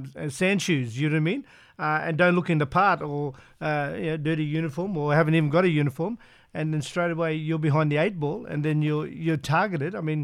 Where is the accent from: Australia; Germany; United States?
Australia; Queensland; And look, as a Queenslander, that's not a record that we should be excited about